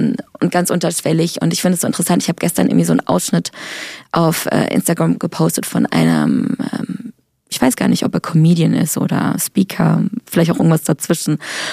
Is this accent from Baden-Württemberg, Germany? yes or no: yes; Freiburg, Baden-Württemberg, Germany; ich komme aus Freiburg, es ist eine kleinere Stadt, und zu meiner Schulzeit, da war unsere Klasse nicht so bunt.